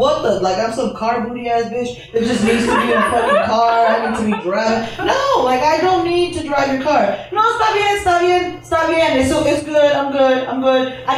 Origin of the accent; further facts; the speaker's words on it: Chicago, Illinois, United States; I'm from Palmer and Kimball, so I see, in the distance, 3-4 houses, a black wrought iron fence that has the side gate open.